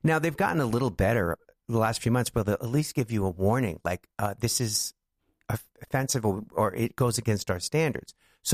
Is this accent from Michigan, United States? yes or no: no; New York, United States; Most of my family, I'm from New York originally, but my one brother is still on Long Island with his wife